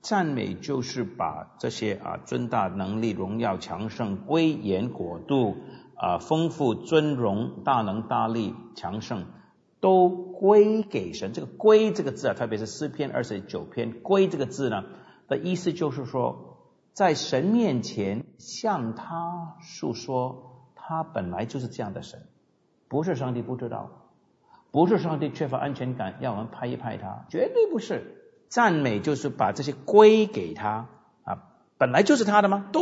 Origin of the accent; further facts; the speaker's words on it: China; 因为我们中国人呢，是有最长的连续没有中断过的文化。